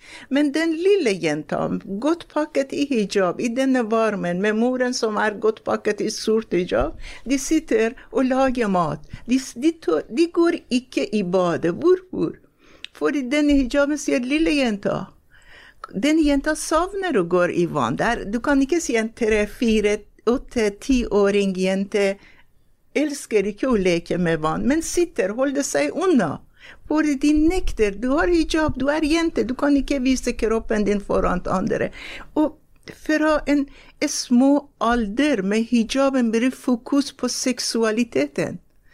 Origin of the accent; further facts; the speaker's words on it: Iran; Norwegian is a second language; now in Norway; det er så voldsomt for meg som jeg kommer fra Iran og kommer til i Norge